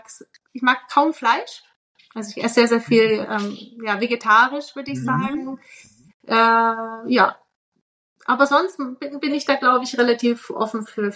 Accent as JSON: {"language": "German", "country": "Japan", "lives_now": "Germany", "said": "Ich bin halt Japanerin und ich schwitze tatsächlich gar nicht so viel."}